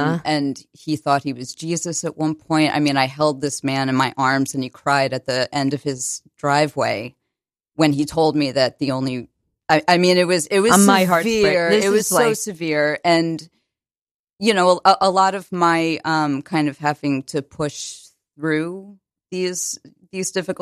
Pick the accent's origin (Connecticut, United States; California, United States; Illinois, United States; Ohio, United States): Connecticut, United States; also born or lived in New Jersey / Maryland / Virginia; I moved around a lot. I was born in New Jersey, moved to Maryland, then Virginia, then a number of towns in Connecticut.